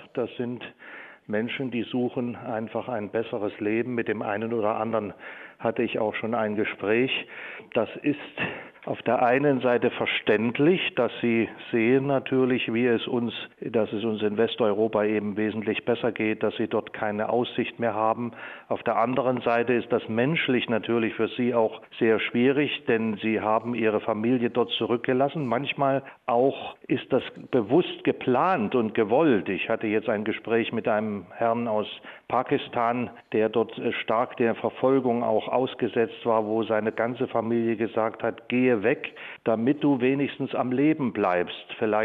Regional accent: East Germany, Germany; Und ich bin hier im Osten Deutschlands groß geworden, von daher liegt mir das auch sehr am Herzen, dieses Werk.

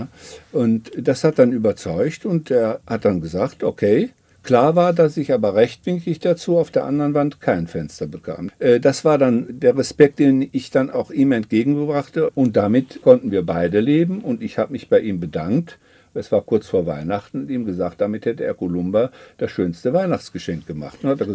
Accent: Kleve, North Rhine-Westphalia, Germany; in Kleve, meiner Heimatstadt, wo ich das elterliche Haus übernommen habe

